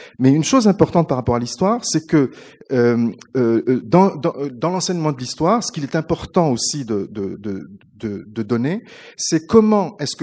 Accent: Toronto, Ontario, Canada; also born or lived in Quebec; je suis de Toronto, mais comme vous le voyez, je parle français et j'ai vécu très longtemps au Québec et je suis doctorant en philosophie politique à l'Université de Paris, même si j'habite au Québec.

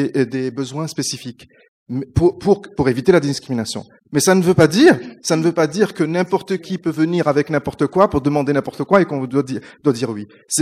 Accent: Toronto, Ontario, Canada; also born or lived in Quebec; je suis de Toronto, mais comme vous le voyez, je parle français et j'ai vécu très longtemps au Québec et je suis doctorant en philosophie politique à l'Université de Paris, même si j'habite au Québec.

